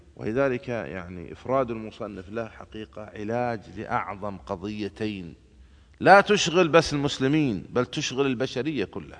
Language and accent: Arabic; Al-Ahsa, Eastern Province, Saudi Arabia; born there; من الأحساء الشقيق حيث مسقط رأسي.